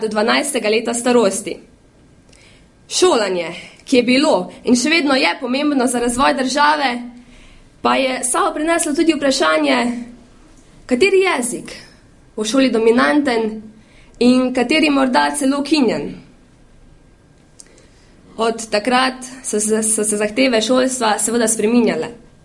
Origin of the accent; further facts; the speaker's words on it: Prebold, Savinja, Slovenia; prihajam iz Prebolda in sem dijakinja tretjega letnika dvojezične zvezne trgovske akademije v Celovcu.